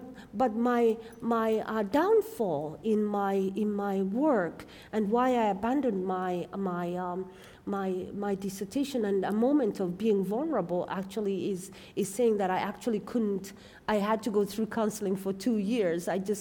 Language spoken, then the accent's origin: English; Kenya; My tradition that I grew up in Kenya with was there's only one way, the Jesus way.